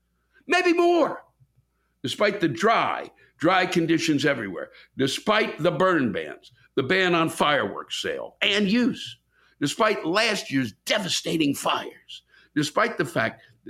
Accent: Maryland, United States; I'm originally from Maryland, so am I, where the humidity and heat are ass-crack of Satan oppressive.

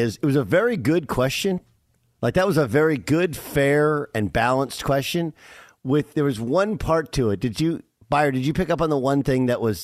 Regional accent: Orange, California, United States; I grew up in Orange because the city of Orange is famous basically, I think, for two things.

